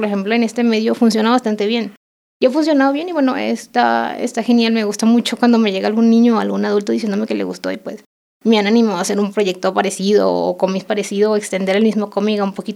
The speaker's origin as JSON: {"language": "Spanish", "country": "Venezuela", "moved": "yes", "said": "soy migrante y soy de Venezuela"}